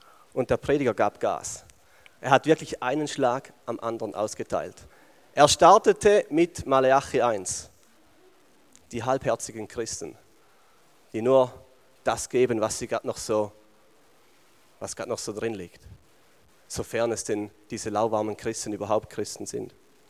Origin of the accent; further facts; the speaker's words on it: Switzerland; viel an Geld, auch als Schweizer speziell.